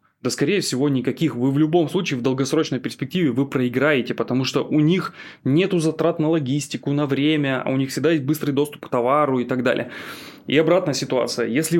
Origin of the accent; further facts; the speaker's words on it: Kostroma Oblast, Russia; Вот я сам из Костромской области когда-то там родился, да, там куча леса. То есть эта область богата лесом.